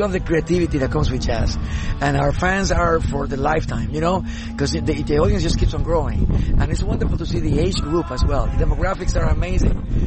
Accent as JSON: {"language": "English", "country": "Dominican Republic", "said": "I come from the islands. I come from the Dominican Republic"}